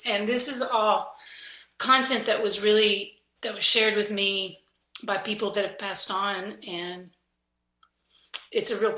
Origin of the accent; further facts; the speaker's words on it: Kentucky, United States; growing up in Eastern Kentucky, I grew up in a coal company house right between a strip mine and a deep mine that my daddy worked for and that my brothers worked for. And there's a lot of stigma, you know, when you're from Appalachia.